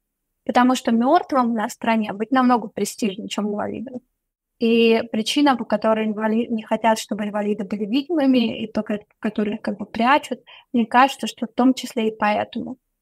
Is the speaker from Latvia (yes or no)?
no; Moscow, Russia; И я ей просто сказала правду, что я из России, что я из Москвы.